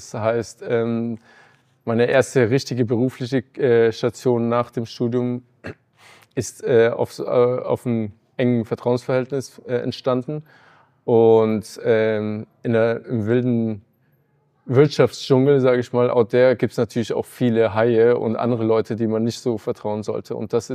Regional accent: Munich, Bavaria, Germany; mein Vater ist ursprünglich, also seine Familie aus Polen, das heißt eine bunte Mischung. Aber ich bin letztendlich hier in München zur Schule gegangen, Grundschule und Gymnasium

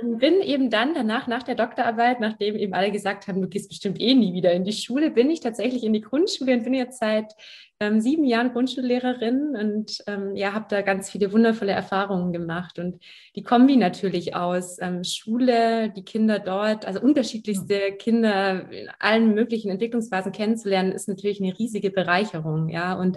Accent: Baden-Württemberg, Germany; Ja, ich bin aufgewachsen am Bodensee tatsächlich, also in der Nähe von Ravensburg.

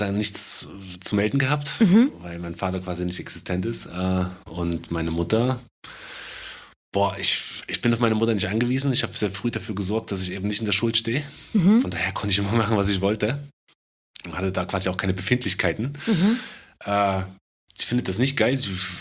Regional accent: Leipzig, Saxony, Germany; Ich bin in Leipzig-Grünau aufgewachsen.

